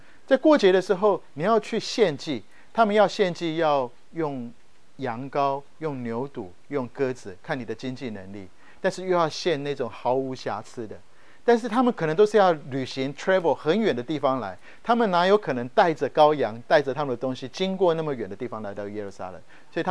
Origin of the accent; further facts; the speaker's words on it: Taiwan; now in United States; 每次我记得小时候在台湾